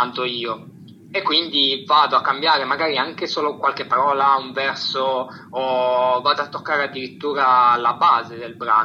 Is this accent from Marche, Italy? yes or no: no; Turin, Piedmont, Italy; Io sono di Torino.